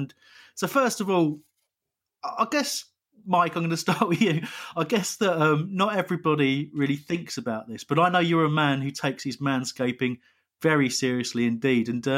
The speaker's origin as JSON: {"language": "English", "region": "England", "country": "United Kingdom", "said": "But I am English."}